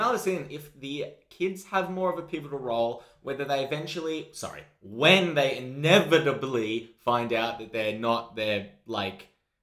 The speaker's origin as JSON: {"language": "English", "country": "Australia", "said": "It's like I can see that as an Australian go, well, this could have been an Australian plot."}